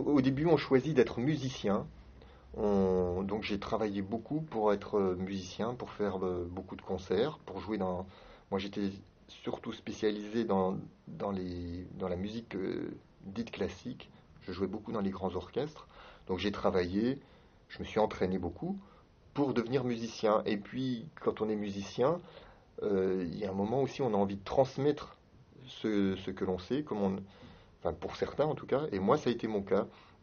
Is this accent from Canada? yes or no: no; eastern France, France; je viens de l'est de la France, et dans l'est de la France, il y a énormément d'harmonies.